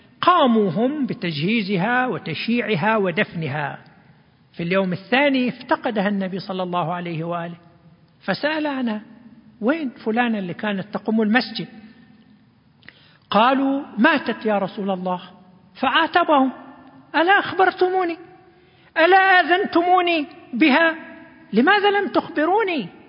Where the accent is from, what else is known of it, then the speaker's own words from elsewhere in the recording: Saudi Arabia; ففي بلادنا السعودية أكثر من 13 مليون أجنبي